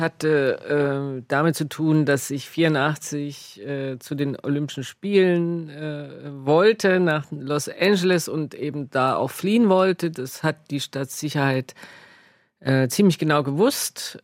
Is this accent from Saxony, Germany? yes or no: yes; Dresden, Saxony, Germany; so als Ostdeutsche und als Dresdnerin auch.